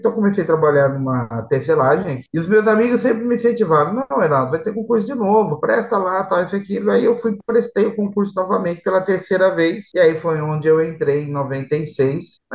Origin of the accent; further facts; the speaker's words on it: Paraná, Brazil; now in Santa Bárbara, Brazil; Eu não sou daqui de Santa Bárbara, eu sou do Paraná. E aí os meus pais vieram para Santa Bárbara aqui no ano de 87, 88.